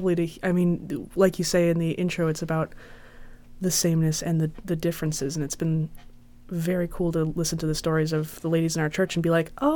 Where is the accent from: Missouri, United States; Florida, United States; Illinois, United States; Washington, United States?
Missouri, United States; Fort Leonard Wood; born there; So I grew up moving around a lot. I was born in Missouri at Fort Leonard Wood.